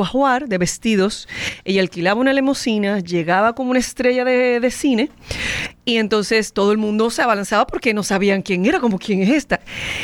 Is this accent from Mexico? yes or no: no; Dominican Republic; tú sabes cómo somos los dominicanos.